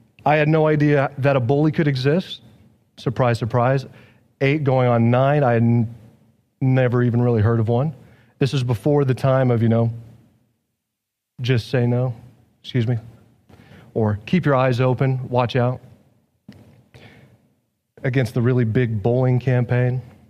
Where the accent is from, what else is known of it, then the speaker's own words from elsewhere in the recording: Hiawatha, Kansas, United States; also born or lived in Tulsa, Oklahoma / Jewel, Kansas / Horton, Kansas; I was born in Tulsa, Oklahoma, stayed there for about 2 months, moved up to Hiawatha, Kansas. That is North Kansas, not too far away from Nebraska.